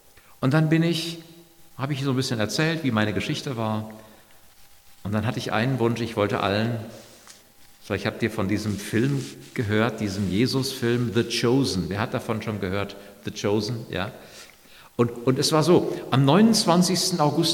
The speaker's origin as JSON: {"language": "German", "town": "Eschwege", "region": "Hesse", "country": "Germany", "moved": "as an adult", "lives_now": "Hagen, Germany", "said": "Ich bin Ende August 65 geworden und ich komme ja aus Nordhessen, Kreis Eschwege, da oben, Zonengrandgebiet. Bin mit 20 nach Hagen gezogen und habe meine nächsten 45 Geburtstage alle in Hagen oder Umgebung Westfalen gefeiert."}